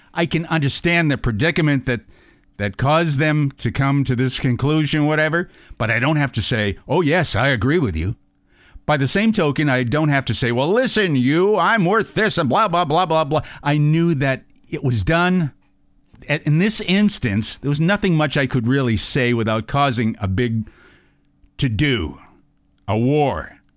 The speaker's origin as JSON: {"language": "English", "town": "Boston", "region": "Massachusetts", "country": "United States", "tie": "born there", "said": "I wasn't even born in Florida. I was born in Boston."}